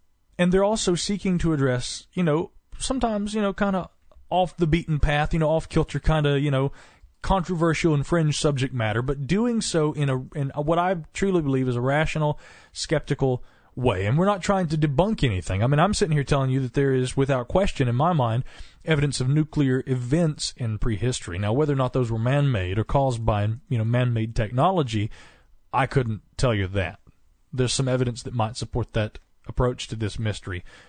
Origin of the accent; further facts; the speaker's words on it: the South, United States; accent: Southern; you know what gives away my Southern accent? It's the I's. I can't say I, it's aw. … Yes, I know. I'm Southern.